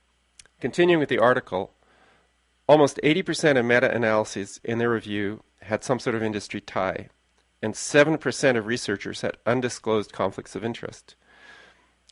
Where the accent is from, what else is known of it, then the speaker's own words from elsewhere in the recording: England, United Kingdom; because I grew up in England